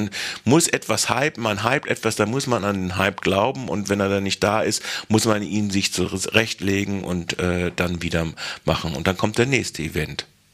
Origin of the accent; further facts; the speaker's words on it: Freiburg, Baden-Württemberg, Germany; Und warum sollte ich als Freiburger dann dahin gehen?